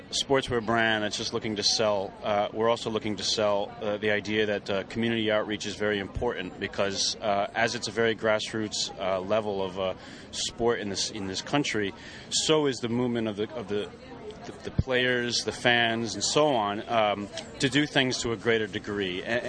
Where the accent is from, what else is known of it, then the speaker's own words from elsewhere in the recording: Connecticut, United States; now in New York, United States; The mysterious state of Connecticut. Where there is no accent, so I've had to carve out my own here in the last 11 years in the city.